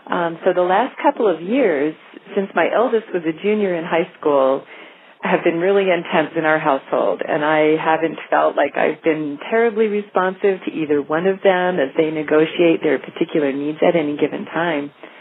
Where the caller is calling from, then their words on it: Wasilla, Alaska, United States; and I'm calling from Wasilla.